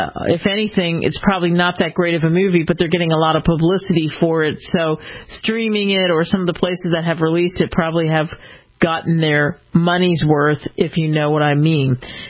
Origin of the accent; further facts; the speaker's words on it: Philadelphia, Pennsylvania, United States; And growing up outside of Philly, the Schuylkill River, they always had rowers behind the art museum.